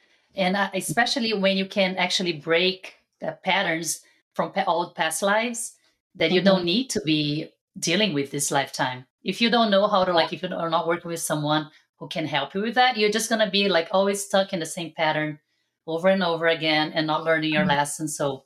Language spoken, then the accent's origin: English; Brazil; English is a second language; now in United States; because I'm from Brazil